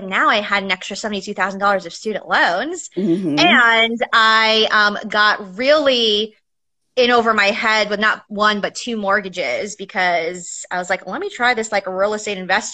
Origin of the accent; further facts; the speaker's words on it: New York City, New York, United States; I grew up in New York City and I am the eighth of nine kids.